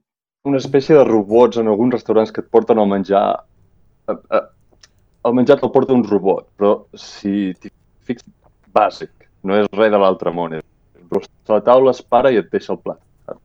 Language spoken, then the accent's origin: Catalan; Olot, Catalonia, Spain; also born or lived in Yokohama; no és com a un poble petit o jo soc d'Olot, no? Jo coneixia tots els meus veïns